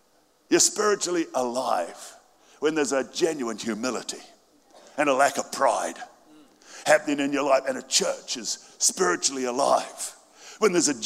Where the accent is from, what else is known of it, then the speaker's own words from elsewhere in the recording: New Zealand; I come from New Zealand originally, and it's a little country